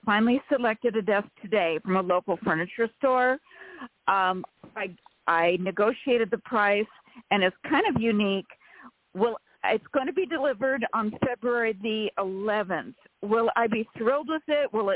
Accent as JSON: {"language": "English", "region": "California", "country": "United States", "said": "from California."}